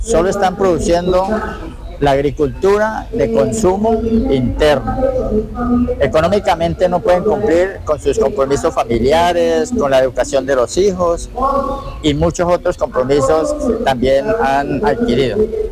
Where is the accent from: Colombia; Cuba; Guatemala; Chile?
Colombia; Miraflores; vengo del municipio de Miraflores.